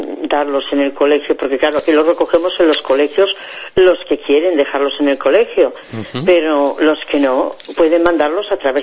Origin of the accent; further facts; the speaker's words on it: Asturias, Spain; now in Aranjuez, Spain; Sí, yo soy asturiana, vivo en Aranjuez, pero soy asturiana.